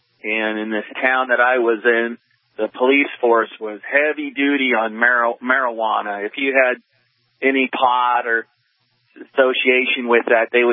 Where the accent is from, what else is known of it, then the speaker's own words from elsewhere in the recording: Oak Harbor, Washington, United States; Yeah, no, I grew up on Whidbey Island. This heavy-handed police force was Oak Harbor, Washington.